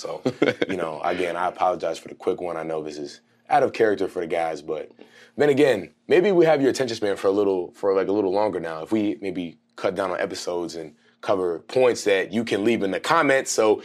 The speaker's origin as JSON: {"language": "English", "town": "Allentown", "region": "Pennsylvania", "country": "United States", "said": "I wouldn't be able to tell you because I'm from Allentown."}